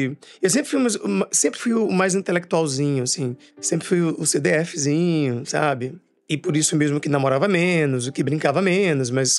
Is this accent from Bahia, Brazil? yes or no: yes; Salvador, Bahia, Brazil; sou baiano, moro em Salvador, trabalho no Brasil todo, mas minha cama fica realmente aqui no Rio Vermelho. Bairro onde eu cresci, praticamente, assim, na verdade, foram dois bairros, né, que eu tive vivências. Um bairro mais periférico, Engenho Velho, de Brotas.